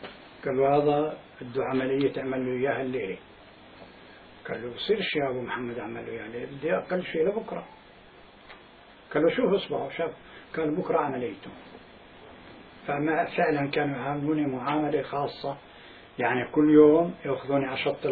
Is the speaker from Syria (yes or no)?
no; Palestine; moved away; لما طلعنا من فلسطين